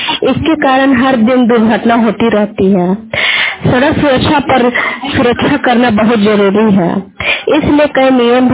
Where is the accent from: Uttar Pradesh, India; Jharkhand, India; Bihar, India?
Jharkhand, India; मैं गोला प्रखंड की रहने वाली हूँ